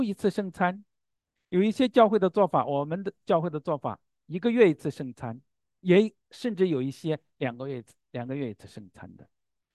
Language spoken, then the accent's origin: Chinese; Henan, China; 我是河南人，你知道那个大烙馍吗？